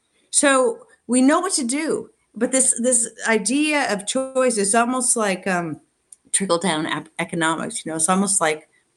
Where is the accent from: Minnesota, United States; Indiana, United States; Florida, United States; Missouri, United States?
Minnesota, United States; I'm from Minnesota, so that was the other beacon.